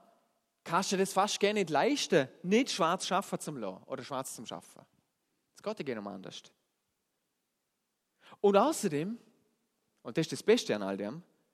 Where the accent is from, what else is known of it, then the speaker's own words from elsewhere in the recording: Vorarlberg, Austria; Das ist schon fast eine Tugend da bei uns im Ländle.